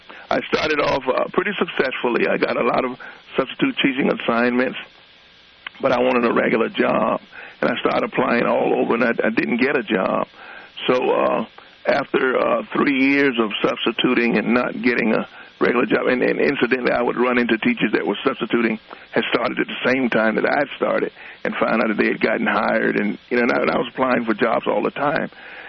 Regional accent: Skippers, Virginia, United States; I was born here in Skippers. This is my native home.

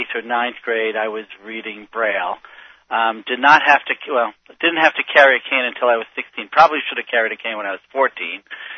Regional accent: Worcester, Massachusetts, United States; I was born and raised in Worcester, Massachusetts

